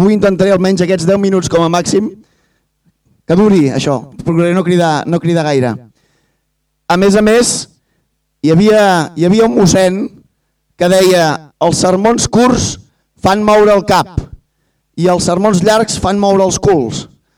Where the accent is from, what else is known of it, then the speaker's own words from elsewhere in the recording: Catalonia, Spain; Nosaltres som el Parlament de Catalunya, el govern de Catalunya, la resta d'institucions legals i pròpies de Catalunya i el poble de Catalunya, que complim lleis nostres fetes amb llengua nostra.